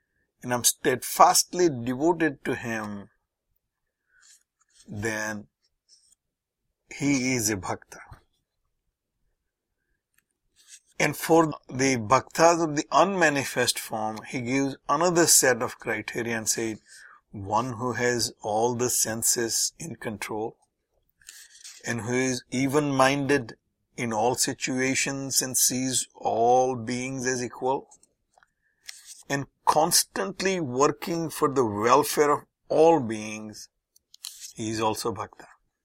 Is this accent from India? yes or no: yes; India; it is also of greater importance to people like me who were born and brought up in India